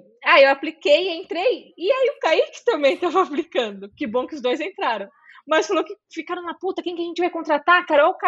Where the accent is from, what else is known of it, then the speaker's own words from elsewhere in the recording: Sorocaba, São Paulo, Brazil; Eu tava em Sorocaba, né? Na época. Porque eu sou de Sorocaba.